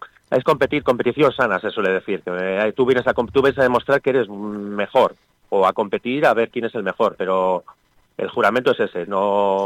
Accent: Spain; Somos los españoles, fuimos los que fundamos las skills.

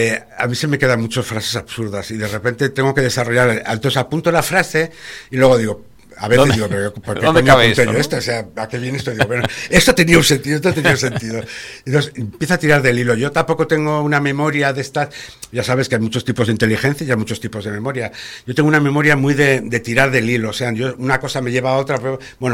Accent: León, Castile and León, Spain; born there; yo nací en León porque casualmente, en aquella época, mi madre sacó unas cátedras y eligió León.

